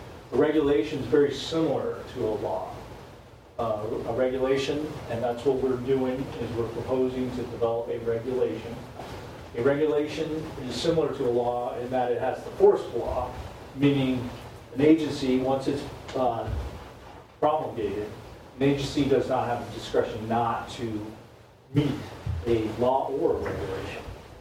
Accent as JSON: {"language": "English", "town": "Denver", "region": "Colorado", "country": "United States", "said": "I'm the interdisciplinary team leader for this rulemaking effort, and I am from Denver, and never lived in Alaska"}